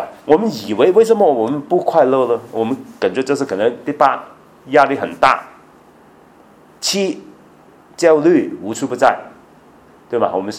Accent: Hong Kong; 我在香港长大，所以常常可以在海边。

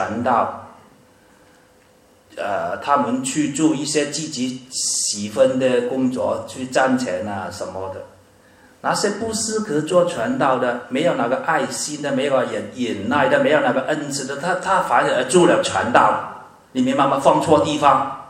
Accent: Guangdong, China; accent: Cantonese; 我们广东话就是翻不倒，找不到回头路

